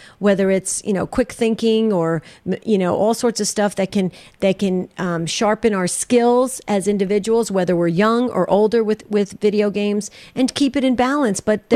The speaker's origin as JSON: {"language": "English", "region": "New Jersey", "country": "United States", "said": "Listen, I'm from New Jersey. It's Galaga."}